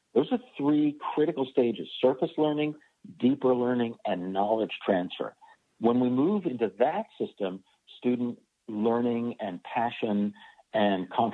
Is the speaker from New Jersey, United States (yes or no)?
yes; Stratford, New Jersey, United States; It was 1976. I was living in my hometown of Stratford, New Jersey, and I taught myself how to play guitar when I was 14 years old.